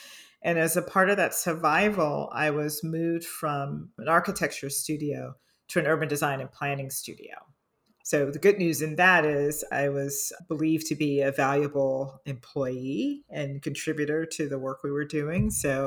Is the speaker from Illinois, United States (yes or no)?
yes; Chicago, Illinois, United States; And Chicago happens to be my hometown.